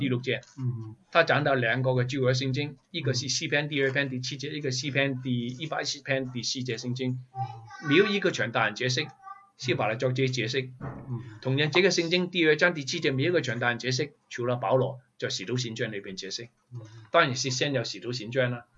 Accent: China; 所以路加说，为什么这个救恩连到我们中国人，连到这些外邦人呢？

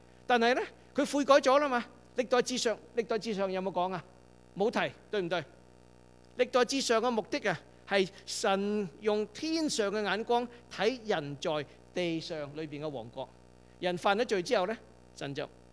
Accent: Guangdong, China; 咁於是乎，佢嫁嗰陣時候咧，就帶咗兩個我哋廣東人講得話咩油艇女

